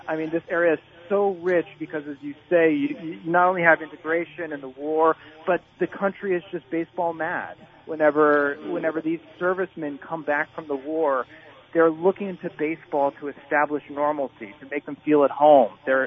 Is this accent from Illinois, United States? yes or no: yes; Litchfield, Illinois, United States; In Illinois, I grew up in Litchfield.